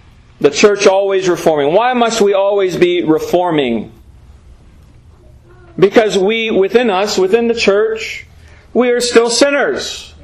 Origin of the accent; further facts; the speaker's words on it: United States; And so we like innovation. We're American, so we like innovation.